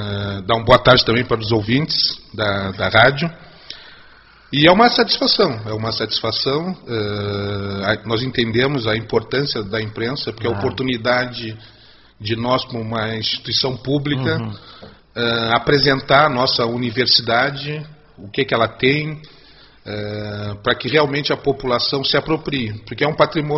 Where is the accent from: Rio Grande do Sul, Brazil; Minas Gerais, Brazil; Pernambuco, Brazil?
Rio Grande do Sul, Brazil; Pelotas; born there; Eu sou nascido em Pelotas.